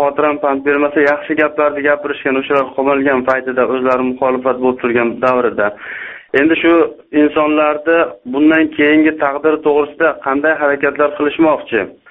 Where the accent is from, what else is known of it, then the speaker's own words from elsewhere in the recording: Kyrgyzstan; now in Yekaterinburg, Russia; Qirg'izistonlikman o'zim. Rossiyaning Yekaterinburg shahridan sizlarga ulanyapman.